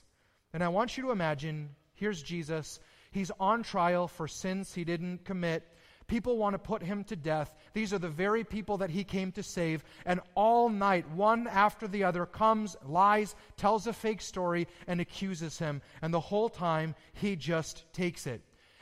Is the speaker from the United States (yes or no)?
yes; United States; we're Americans. We're really used to our rights as American